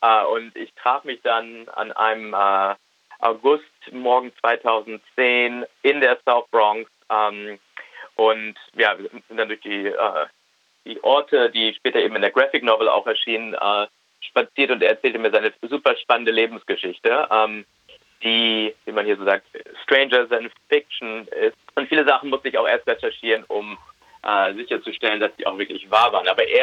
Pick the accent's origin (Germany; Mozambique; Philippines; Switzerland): Germany; Münster, North Rhine-Westphalia; moved away as an adult; now in New York, United States; aus Münster in Westfalen und bin seit fast 20 Jahren in New York und habe, als ich aufgewachsen bin in Deutschland, halt immer Hip-Hop ganz faszinierend gefunden